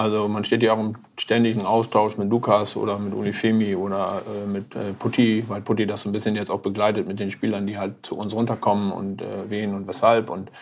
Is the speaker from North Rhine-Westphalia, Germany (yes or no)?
no; Bunnen, Lower Saxony, Germany; born there; Also ich komme her, bin geboren in Bunnen bei Löningen, ganz kleines Kaff. Lebe mittlerweile seit einigen Jahren im Emsland, in Spanhahnstätte.